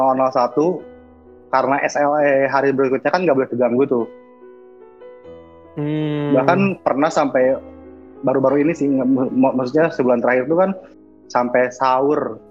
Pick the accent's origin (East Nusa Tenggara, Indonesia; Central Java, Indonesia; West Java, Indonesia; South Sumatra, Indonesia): West Java, Indonesia; Bandung; Jadi gue tuh lahir di Bandung, besar di Bandung. Orang tua gue dua-duanya orang Bandung, tapi kebetulan bapak itu ada turunan Jogja dan turunan Banten.